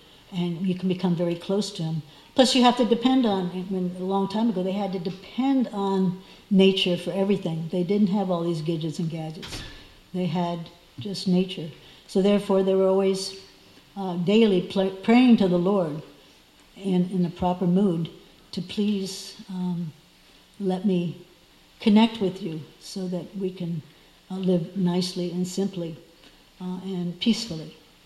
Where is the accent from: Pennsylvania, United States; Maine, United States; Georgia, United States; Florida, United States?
Florida, United States; Miami; I used to live in Miami, I was raised in Miami. And I hadn't been back there for years.